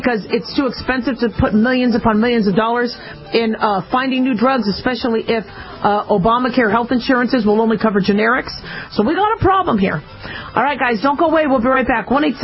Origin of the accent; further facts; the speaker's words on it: Phoenix, Arizona, United States; also born or lived in Los Angeles; I mean, I grew up, I was born in L.A., but I grew up in Phoenix. It was hot.